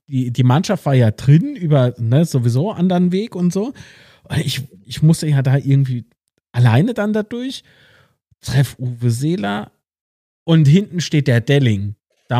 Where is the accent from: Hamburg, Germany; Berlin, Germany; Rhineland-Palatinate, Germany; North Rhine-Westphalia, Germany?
Rhineland-Palatinate, Germany; aber vorm Spiel ist mir als Pfälzer